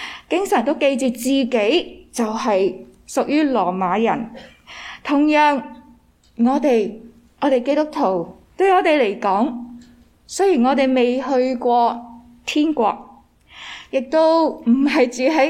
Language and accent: Cantonese; Macau; now in Canada; 例如我剛才分享的澳門就是我熟悉的地方，因為我在那裡長大。